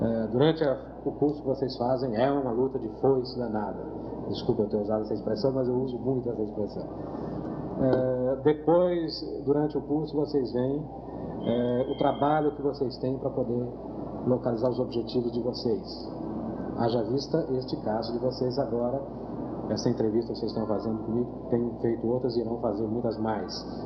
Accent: Campinas, São Paulo, Brazil; Embora eu seja natural de São Paulo, embora eu tenha vivido aqui boa parte do tempo, eu propriamente me criei fora de São Paulo. Me criei numa das cidades que eu considero das melhores sob todo o aspecto. Eu me criei e cresci em Campinas.

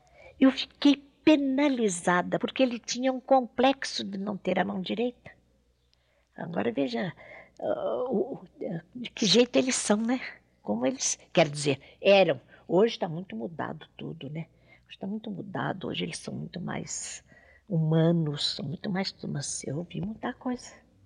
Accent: Marília, São Paulo, Brazil; E eu, como sou muito brasileira e muito paulista, de modo que eu lutava com eles, né?

